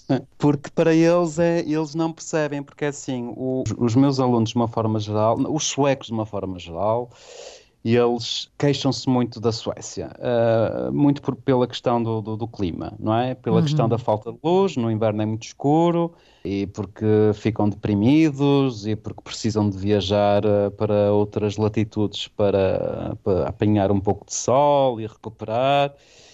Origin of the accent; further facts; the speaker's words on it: Portugal; now in Sweden; eu venho de Portugal